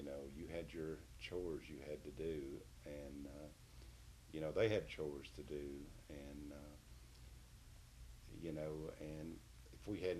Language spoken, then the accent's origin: English; Roswell, New Mexico, United States; I was born in Roswell. What is Roswell today? When I was born, we was probably a mile out of what was then the city limits of Roswell.